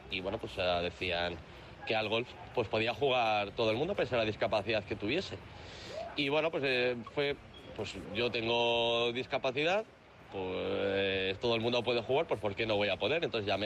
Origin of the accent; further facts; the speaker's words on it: Pamplona, Navarre, Spain; yo empecé a jugar desde pequeño, con 6 años, en Pamplona, que es de donde soy